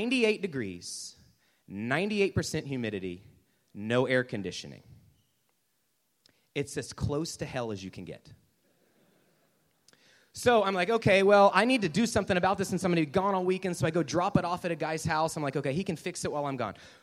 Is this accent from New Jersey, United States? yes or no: no; Houston, Texas, United States; And I'm from Houston, and it's really hot there, and there's a lot of pollution.